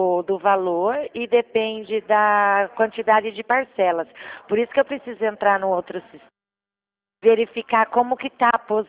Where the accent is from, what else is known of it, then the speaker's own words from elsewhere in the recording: Sorocaba, São Paulo, Brazil; Eu sou de Sorocaba.